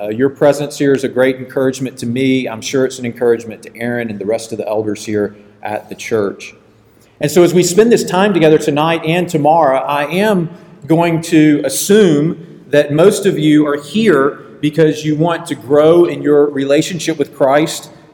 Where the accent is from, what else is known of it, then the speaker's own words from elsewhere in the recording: Augusta, Georgia, United States; I grew up in Augusta, Georgia, did not expect that I would return back to Augusta